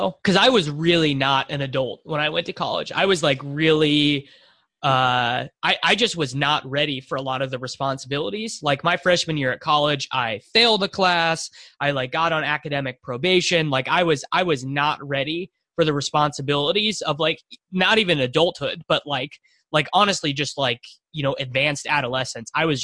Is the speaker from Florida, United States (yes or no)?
no; Kansas, United States; I'm from Kansas, so small town in Kansas to Kansas City.